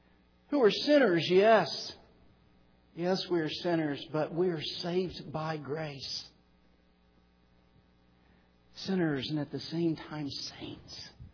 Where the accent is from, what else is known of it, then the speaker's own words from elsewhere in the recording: Arkansas, United States; When I was young, growing up in South Arkansas, I was the youngest, three older sisters, that was tough.